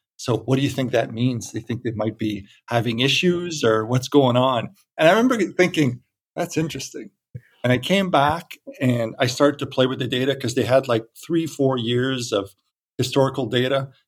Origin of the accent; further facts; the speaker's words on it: Canada; Travel has always been very important for my family. Being Canadian, we get longer vacations than American.